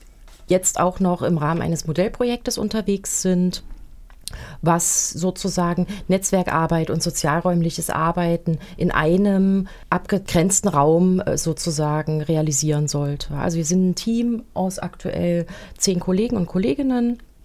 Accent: Erfurt, Thuringia, Germany; also born or lived in Hamburg; Ich bin eine richtige Erfurter Puffbohne, habe auch hier in Erfurt studiert, bin dann für circa 8 Jahre nach Hamburg gegangen, habe viel mit psychisch kranken Menschen gearbeitet und auch in der Familienhilfe gearbeitet und bin dann 2017 zurück nach Erfurt gekommen

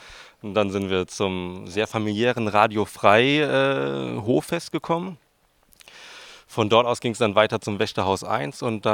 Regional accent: Darmstadt, Hesse, Germany; now in Erfurt, Germany; Ich komme aus Südhessen, aus dem schönen Darmstadt.

